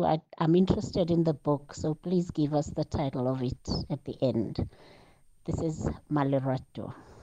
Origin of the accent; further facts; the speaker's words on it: South Africa; I'm South African.